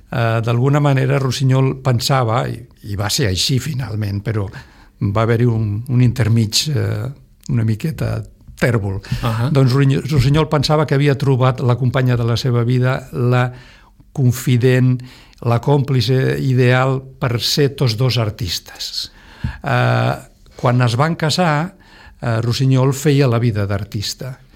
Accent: Aranjuez, Community of Madrid, Spain; born there; jo vaig néixer a Aranjuez

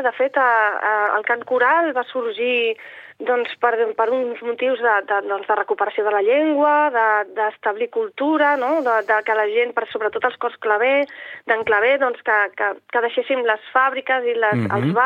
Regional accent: Catalonia, Spain; jo era nouvinguda aquí, jo sóc del Baix Llobregat uh-huh. i vaig venir a viure aquí per motius de feina

